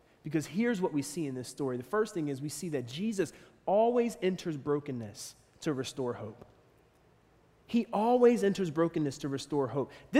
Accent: Philadelphia, Pennsylvania, United States; I grew up in Philly. I grew up in the hood.

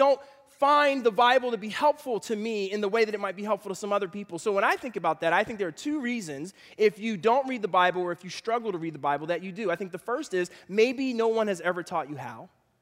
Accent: Philadelphia, Pennsylvania, United States; So I'm originally from Philadelphia, if you don't know that.

